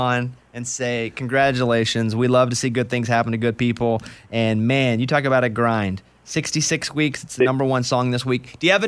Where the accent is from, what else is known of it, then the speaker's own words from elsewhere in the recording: Arkansas, United States; Growing up in Arkansas, we had tornadoes.